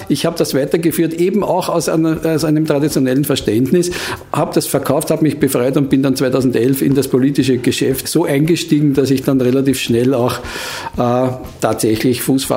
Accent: Lower Austria, Austria; Ich bin Niederösterreicher

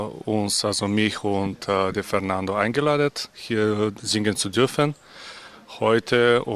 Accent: Bulgaria; German is a second language; now in Vienna, Austria; Also ich komme aus Bulgarien und ich wohne seit 10 Jahren in Wien.

